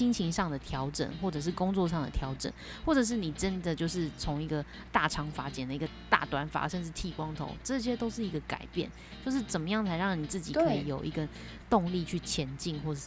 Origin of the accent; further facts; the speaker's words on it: Taipei, Taiwan; 我们都是台北人，就是我们都在台北，我们没有离乡背景